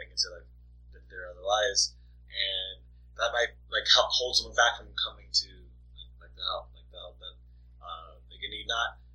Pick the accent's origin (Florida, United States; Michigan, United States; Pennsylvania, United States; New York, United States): Florida, United States; Miami; That was even before he went to play for my hometown, Miami Dolphins.